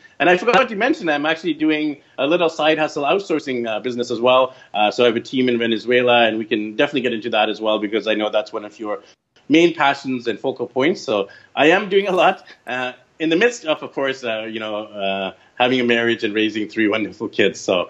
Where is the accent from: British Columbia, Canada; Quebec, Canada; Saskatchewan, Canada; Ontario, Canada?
British Columbia, Canada; Vancouver; I'm from Vancouver, BC, Canada. But currently, we're here in the Philippines visiting my wife's parents.